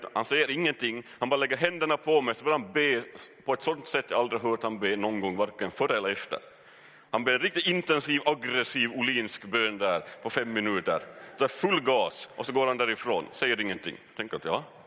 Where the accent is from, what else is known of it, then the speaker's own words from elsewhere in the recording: Sundom, Ostrobothnia, Finland; så får jag värsta lunginflammationen där hemma i Sundom i huset